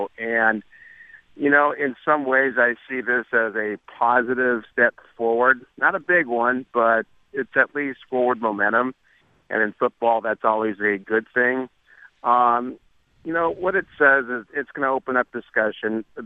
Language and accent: English; San Diego, California, United States; But for me, I grew up in San Diego.